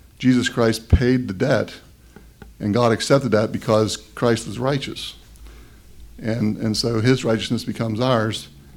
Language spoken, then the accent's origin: English; Uniontown, Pennsylvania, United States; from Uniontown, Pennsylvania.